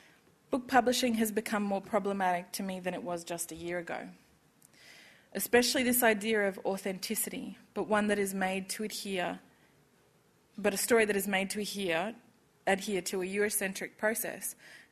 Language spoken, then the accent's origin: English; Eidsvold, Queensland, Australia; So as I'm a Willy Willy woman, I come from a small town called Idswald in southeast Queensland.